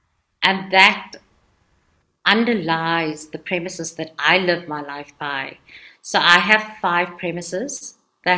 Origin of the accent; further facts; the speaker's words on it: Cape Town, Western Cape, South Africa; also born or lived in Johannesburg; So my story starts in South Africa. Born and bred in Cape Town. And moved to Joburg, spent 20 years in Joburg, being in the corporate world.